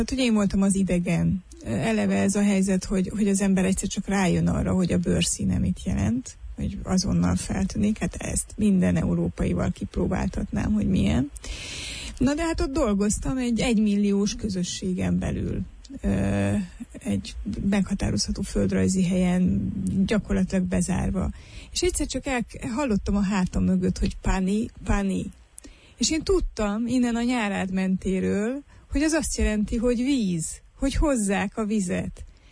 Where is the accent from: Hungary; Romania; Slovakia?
Romania; Transylvania; én ezt magyarázom neked erdélyi magyarként a másságoknak egy másik oldalán